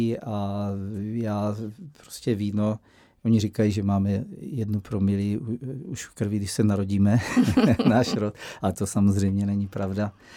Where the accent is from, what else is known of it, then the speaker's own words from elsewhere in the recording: Znojmo, South Moravian Region, Czechia; born there; My pocházíme ze Strážnice, což je náš rod, se tam dostěhoval. Já jsem se narodil už ve Znojmě, ale bráchové ještě ve Strážnici a mám vztah ke Strážnici, ale ke Znojmu jsem teda velký patriot Znojma